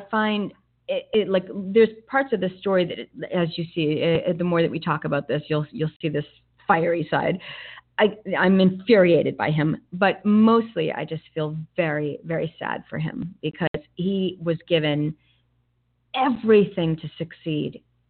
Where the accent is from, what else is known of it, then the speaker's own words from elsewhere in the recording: Boston, Massachusetts, United States; I can't vacation there. I'm from Boston. I couldn't.